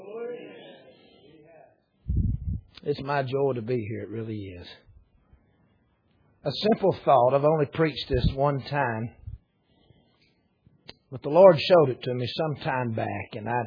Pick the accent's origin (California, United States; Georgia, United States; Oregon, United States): Georgia, United States; But I'm from Georgia, people. They won't let me back home if I don't say something bad about a Yankee while I'm here.